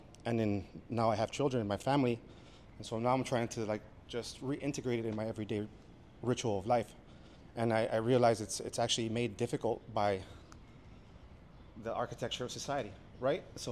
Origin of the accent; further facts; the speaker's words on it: Los Angeles, California, United States; I'm from El Sereno, I'm from South LA, I'm from this fucking area, and I'm not leaving.